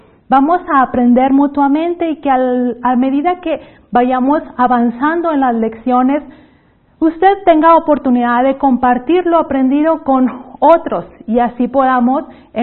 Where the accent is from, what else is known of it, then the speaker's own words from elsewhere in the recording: Mexico; accent: northeastern Mexican; mi acento es de una región del noreste de México, y por eso es un poco golpeado a comparación de algunas otras regiones de América, donde tienen un acento muy pausado